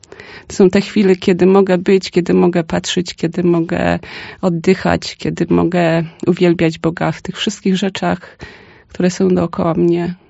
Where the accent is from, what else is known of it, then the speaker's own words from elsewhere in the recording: Lesser Poland, Poland; Jestem z gór. Mieszkam koło Zakopanego. Mieszkałam. Moje dzieciństwo spędziłam w pięknych okolicach.